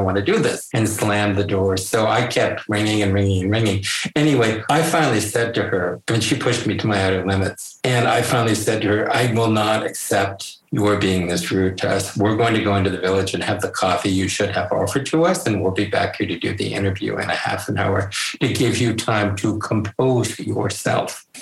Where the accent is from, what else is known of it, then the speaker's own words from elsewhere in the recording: Connecticut, United States; She was from California, and I was from Connecticut